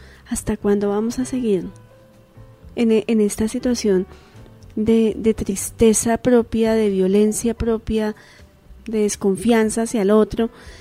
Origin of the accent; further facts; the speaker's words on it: Colombia; como seres humanos, como colombianos, como hermanos, como una sociedad que ha sufrido mucho